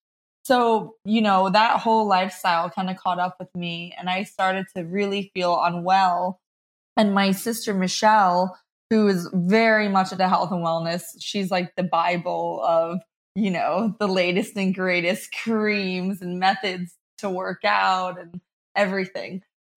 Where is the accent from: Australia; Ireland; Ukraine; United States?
United States; Rumson, New Jersey; So I will take you back to, I was raised in Rumson, New Jersey.